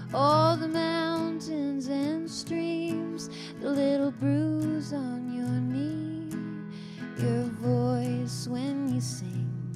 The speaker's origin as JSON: {"language": "English", "town": "Rapid City", "region": "South Dakota", "country": "United States", "tie": "born or raised there", "said": "it's not quite as bad here as it is in my hometown in Rapid City, South Dakota, which is."}